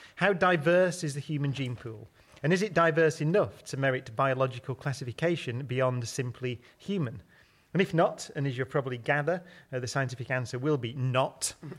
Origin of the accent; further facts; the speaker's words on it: Oldham, North West England, United Kingdom; So I'm from Oldham.